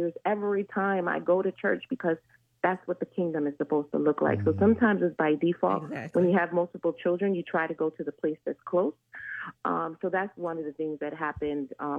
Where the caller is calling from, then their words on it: Orlando, Florida, United States; Hi, I'm calling from Orlando.